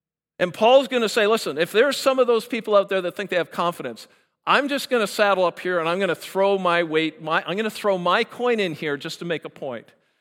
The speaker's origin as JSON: {"language": "English", "country": "Canada", "said": "I can stand here and say, wow, I'm Canadian. I was born a Canadian."}